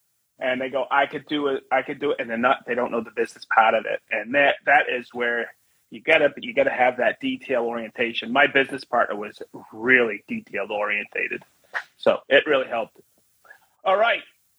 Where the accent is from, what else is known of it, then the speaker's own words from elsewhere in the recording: Maine, United States; Growing up in Maine, it was like everybody had a sawmill down the road, you know?